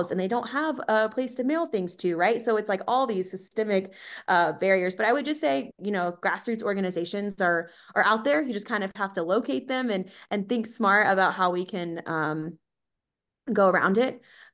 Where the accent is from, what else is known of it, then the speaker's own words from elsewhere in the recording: North Carolina, United States; Yeah, I'm from North Carolina and I went to East Carolina.